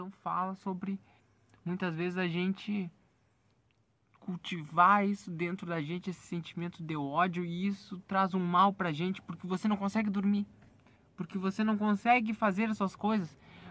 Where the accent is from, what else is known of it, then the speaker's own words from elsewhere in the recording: Bagé, Rio Grande do Sul, Brazil; Agradeço por estar aqui em Bagé, na minha terra natal.